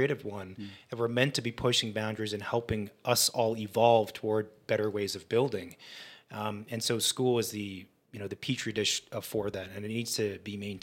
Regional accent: California, United States; I'm from Orange County, so it was shocking and it was surreal.

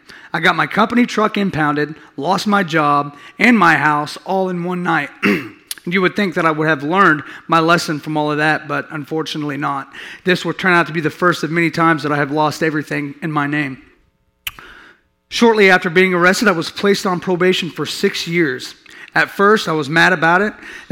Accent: Shattuck, Oklahoma, United States; born there; I was born in Shattuck, Oklahoma. I'm the second of the youngest of 4 brothers and 3 sisters.

